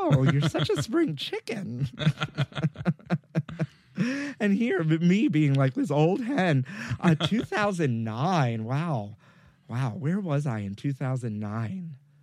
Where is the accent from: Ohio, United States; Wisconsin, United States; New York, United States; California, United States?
New York, United States; Brooklyn; I grew up in Brooklyn, and there used to be like an actual Entenmann's bakery not too far from where I grew up